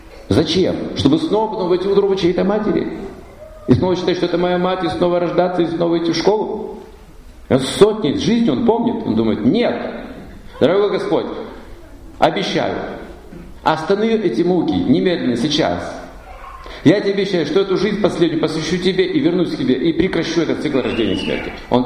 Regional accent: Far East, Russia; я приехал с Дальнего Востока, с севера, где север, где очень суровая природа, там не растут фрукты, там картошка хорошо растет, некоторые овощи на севере, но там нет фруктов

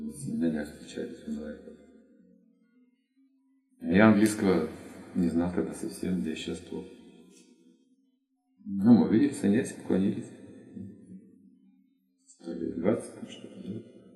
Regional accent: Russia; Я назвал свое имя, говорит, ты откуда? Из России.

